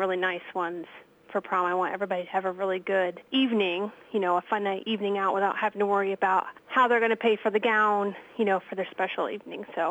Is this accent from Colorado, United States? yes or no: no; Wayland, Iowa, United States; I'm from Wayland, so obviously I include the Waco School District, but I get the word out to Washington and Winfield, Mount Pleasant, all the other surrounding schools.